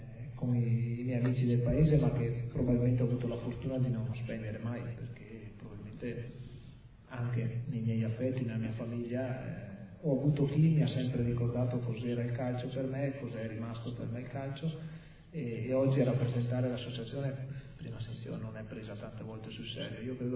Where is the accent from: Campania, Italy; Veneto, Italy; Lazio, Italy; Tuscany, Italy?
Veneto, Italy; Verona; Io sono di Verona, tifoso dell'Hellas Verona e della Roma